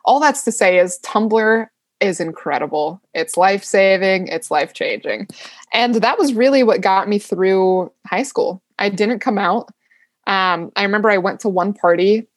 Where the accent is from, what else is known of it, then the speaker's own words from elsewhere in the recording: Culpeper, Virginia, United States; growing up in Culpeper, it was a very conservative area. Also growing up in a more conservative Muslim household, it was not okay to be gay.